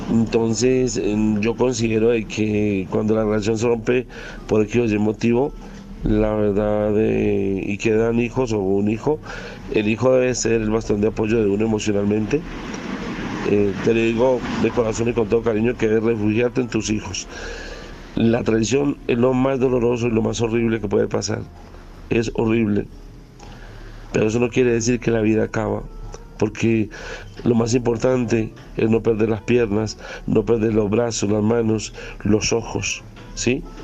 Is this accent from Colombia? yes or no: yes; Colombia; como colombiano, pues tuve una experiencia, bueno, parecida